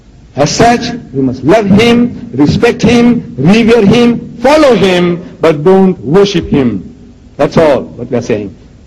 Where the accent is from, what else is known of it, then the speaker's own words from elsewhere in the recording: India; My forefathers were Hindus. I'm an Indian. My forefathers were Hindus.